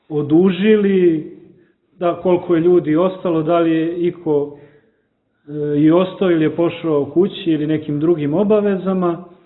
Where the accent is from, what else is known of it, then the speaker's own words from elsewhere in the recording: Montenegro; čiji deo moštiju imamo kod nas u Crnoj Gori